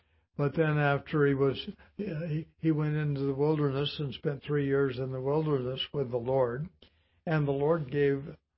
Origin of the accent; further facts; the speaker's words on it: Compton, California, United States; But I grew up in Compton, California, and they had a mausoleum down on Compton Boulevard.